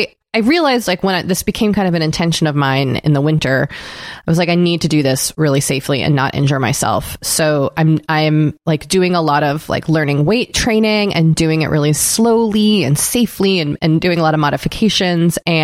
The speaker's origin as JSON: {"language": "English", "town": "Boston", "region": "Massachusetts", "country": "United States", "said": "And I want it to be the Boston Marathon because, as you know, I am from Boston and the marathon goes through my town. And in Massachusetts, we all have it's a state holiday and we all watch the marathon"}